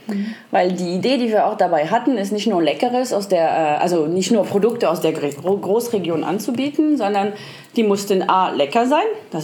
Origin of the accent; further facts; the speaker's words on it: Lyon, Auvergne-Rhône-Alpes, France; Ich bin aus Lyon, das ist die Hauptstadt der Gastronomie. Da esse ich schon seit meiner Kindheit eigentlich total gern alles Mögliche und experimentiere auch mit Essen super gern.